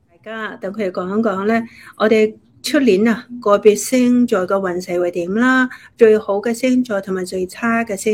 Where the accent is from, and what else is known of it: Hong Kong